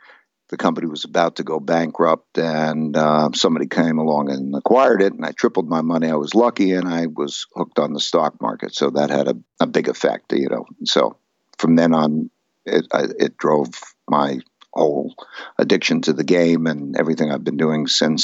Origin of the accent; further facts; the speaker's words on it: New York, United States; I grew up in Hyde Park, Long Island